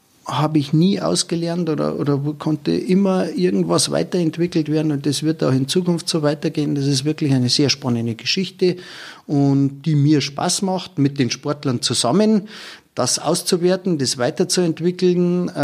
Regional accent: Bavaria, Germany; Ja, meine Heimat, das Berchtesgadener Land

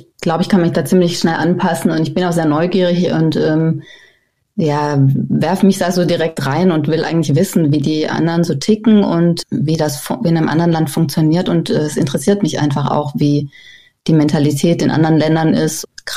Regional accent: Southern Germany, Germany; moved away as an adult; now in Aarhus, Denmark; weil ich komme aus Süddeutschland.

